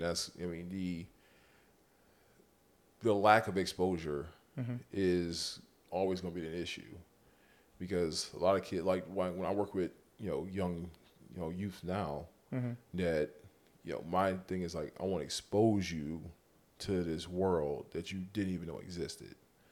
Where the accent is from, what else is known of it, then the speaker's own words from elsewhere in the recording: Lauderdale Lakes, Florida, United States; and then where I grew up in Lauderdale Lakes to Coral Gables